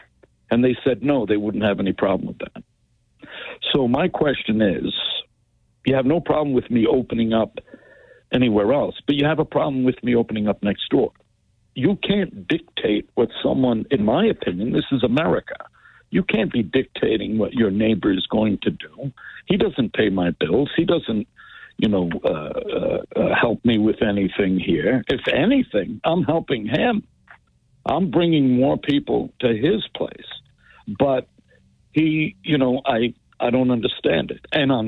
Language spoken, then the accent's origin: English; United States; But, you know, I as an American, I would think that I should have the right to open up any type of business